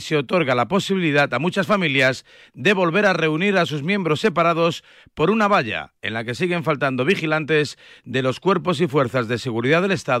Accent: Sanxenxo, Galicia, Spain; que estará muy cerquita de mi tierra, en Sanxenxo, una localidad maravillosa

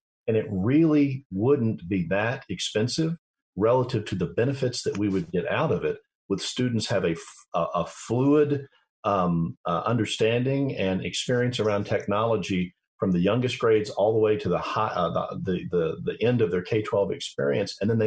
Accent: Oklahoma, United States; I remember I grew up in Oklahoma, very rural schools, and we still had the best technology, better technology at school than I had in my home, right?

